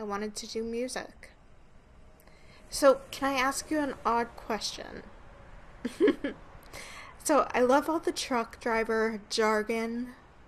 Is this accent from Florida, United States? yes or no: no; Alabama, United States; now in Nashville, United States; I'm from Alabama originally. I've been in Nashville for 2 years, trying to do the whole music thing.